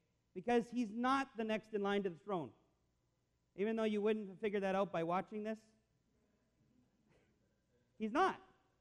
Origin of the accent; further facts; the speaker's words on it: Canada; as a Canadian